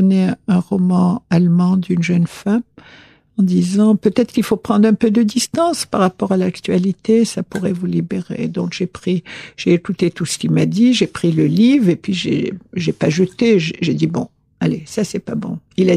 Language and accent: French; Algeria; Si je signe, c'est que je suis comme vous, française, mais moi je suis algérienne.